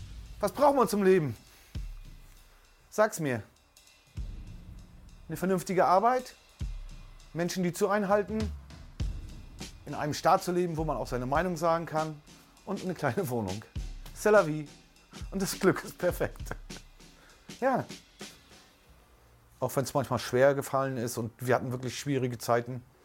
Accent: Rostock, Mecklenburg-Vorpommern, Germany; aus Rostock. Ich bin in Rostock geboren, bin 56 Jahre alt, wohne über 40 Jahre lang in Klein. Es ist meine Heimat und ich habe sie auch nie verlassen.

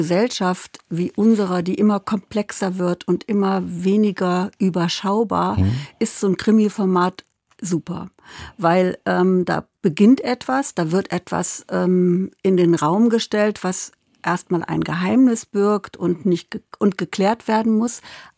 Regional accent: Kassel, Hesse, Germany; ich komme ja wie du aus Kassel

